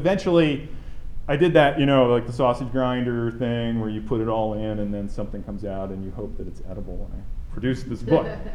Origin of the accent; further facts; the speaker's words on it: Catonsville, Maryland, United States; It has a personal resonance for me because I'm from Catonsville, Maryland. I was raised as a Catholic.